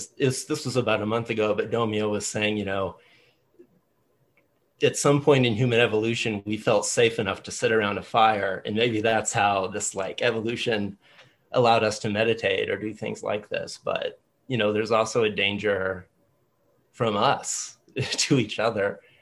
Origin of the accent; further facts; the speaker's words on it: Texas, United States; And I here I'm in my hometown in West Texas, and I was living here